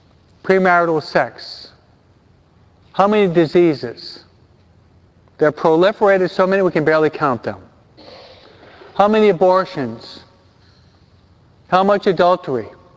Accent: Hawaiian Gardens, California, United States; In California, we actually have a casino in Hawaiian Gardens. I'm from Hawaiian Gardens, no?

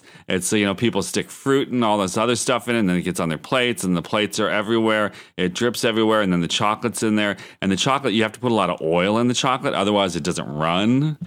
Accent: Pennsylvania, United States; But you know, I grew up in Pennsylvania, you know, several hours from Hershey, PA

